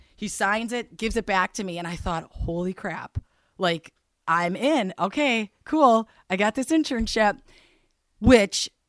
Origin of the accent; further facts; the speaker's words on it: Milwaukee, Wisconsin, United States; We are in Milwaukee, and that's my home city, so that's a perk. To be able to wake up my hometown is great